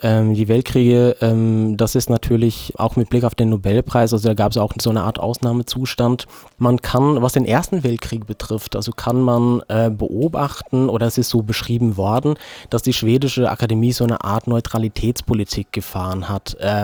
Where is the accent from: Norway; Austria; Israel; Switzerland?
Norway; now in Bielefeld, Germany; Ich bin eigentlich Norweger, seit einigen Jahren auch Bielefelder